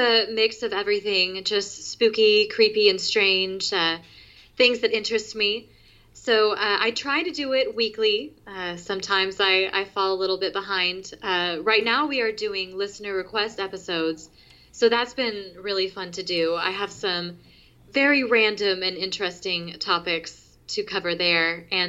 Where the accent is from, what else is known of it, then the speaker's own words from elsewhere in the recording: Oklahoma, United States; So I do, but I do like to bring it back to my home state whenever I can. One of my upcoming episodes will have to do with the Girl Scout murders, which is an Oklahoma story as well.